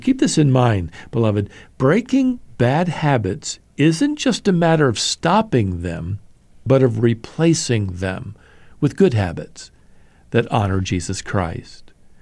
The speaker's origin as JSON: {"language": "English", "town": "Norfolk", "region": "Virginia", "country": "United States", "tie": "born or raised there", "said": "I remember as a little boy listening one Sunday to a guest speaker at the church where I grew up there in Norfolk, Virginia."}